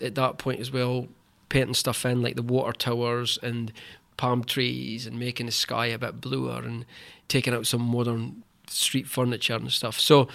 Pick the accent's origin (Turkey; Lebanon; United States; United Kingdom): United Kingdom; Peterhead, Scotland; I'm from Peterhead in Aberdeenshire. It doesn't really happen.